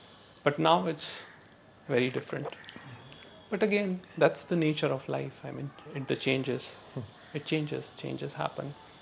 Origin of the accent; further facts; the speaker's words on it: Punjab, India; English is a second language; Like, I come from the Punjabi family.